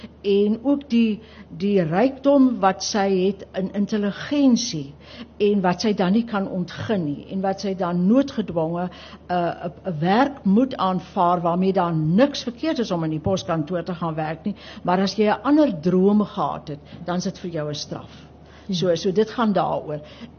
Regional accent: Worcester, Western Cape, South Africa; Ek het op in die Skerpenheuvel distrik groot geword in Woester. En ons het in die dorpskool gegaan, maar ons het ons vrye tyd op die plaas deurgebring.

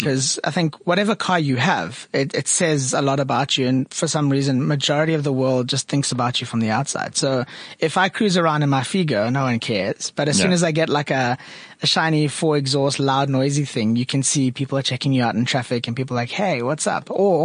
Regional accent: Ficksburg, Free State, South Africa; born there; No, I was born in a small town called Ficksburg.

